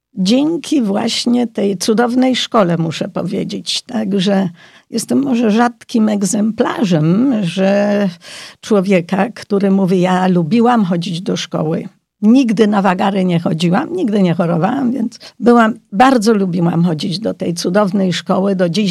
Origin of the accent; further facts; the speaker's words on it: Hungary; Dlatego ja się urodziłam na Węgrzech. Na Węgrzech chodziłam do szkoły podstawowej, stąd znam węgierski.